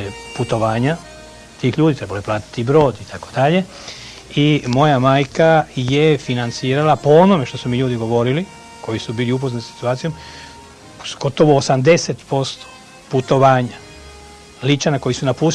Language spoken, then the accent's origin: Serbian; Zagreb, Zagreb County, Croatia; ja nisam rođen u Lici, nego sam rođen u Zagrebu, i to sam rođen u predvečer Drugog svjetskog rata kao srpsko dijete koje je tamo ostalo, budući od aprila mjeseca 41. godine moji kao Srbi više nisu mogli da dolaze u Zagreb.